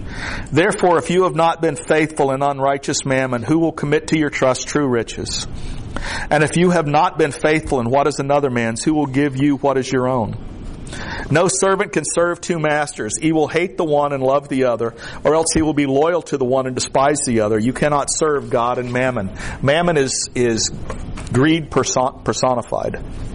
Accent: the South, United States; Remember, I'm from the South, okay?

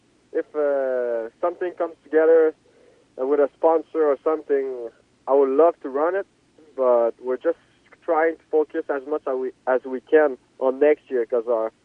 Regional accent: Quebec, Canada; But I'm from Quebec, Canada

